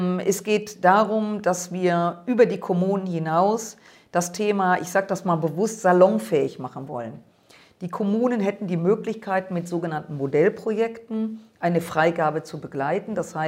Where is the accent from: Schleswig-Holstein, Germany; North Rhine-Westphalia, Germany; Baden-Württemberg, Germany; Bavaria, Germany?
North Rhine-Westphalia, Germany; Düsseldorf; Ich komme aus der Landeshauptstadt Düsseldorf, habe dort auch noch mein Ratsmandat